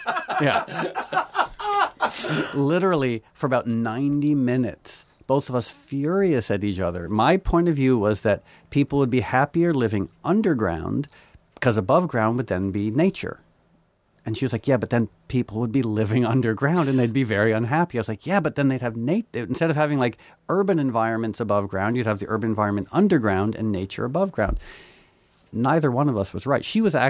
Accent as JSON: {"language": "English", "region": "New York", "country": "United States", "tie": "born there", "said": "I was born in New York."}